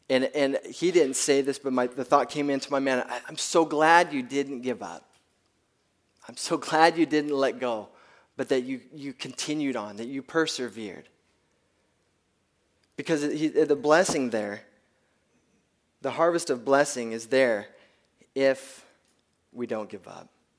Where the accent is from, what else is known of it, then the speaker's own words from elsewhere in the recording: Washington, United States; I grew up in Eastern Washington in a farming community, and I've traveled back and forth between here.